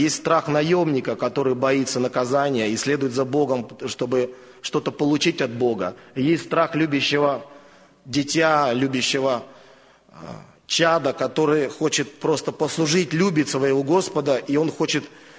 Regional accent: Siberia, Russia; я из Сибири сам.

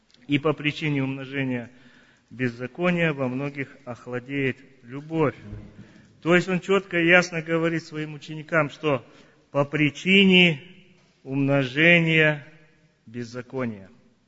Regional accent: Chernogorsk, Khakassia, Russia; я из Черногорска, Хакасия, и по служебной своей обязанности, то есть по работе, я приехал сюда в командировку.

